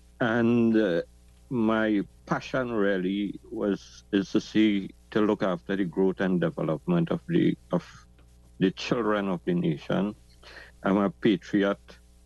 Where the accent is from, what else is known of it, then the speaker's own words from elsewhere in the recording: Rio Claro, Mayaro–Rio Claro, Trinidad & Tobago; My hometown is in Rio Claro, and this is the place where I grew up. My family has a hunting background